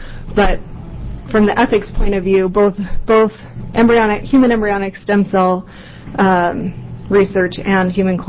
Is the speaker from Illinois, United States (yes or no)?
no; Massachusetts, United States; also born or lived in Washington; I hail from Massachusetts, where I went through the public school system, graduated first in my class